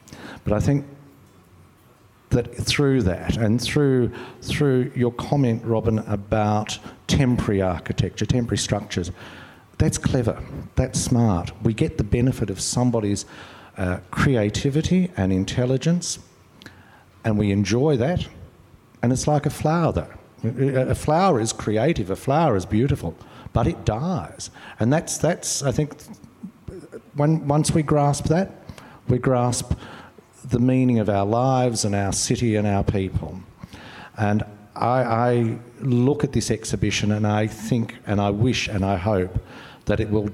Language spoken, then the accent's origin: English; Ireland; now in Melbourne, Australia; as an Irishman I can talk for hours and hours and hours and hours and hours.